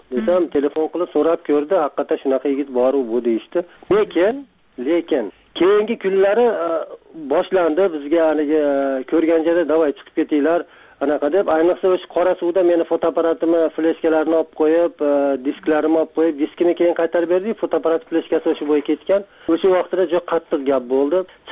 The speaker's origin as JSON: {"language": "Uzbek", "town": "Andijan", "region": "Andijan Region", "country": "Uzbekistan", "tie": "born there", "said": "o'zim yaxshi bilaman Andijonni. O'sha yerda tug'ilganman"}